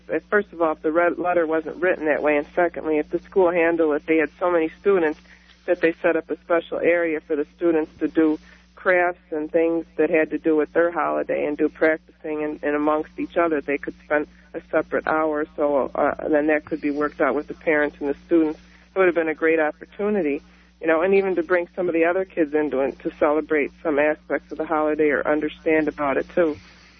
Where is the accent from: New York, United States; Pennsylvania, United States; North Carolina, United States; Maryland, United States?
New York, United States; Calm down. I'm from New York. I'm with you here.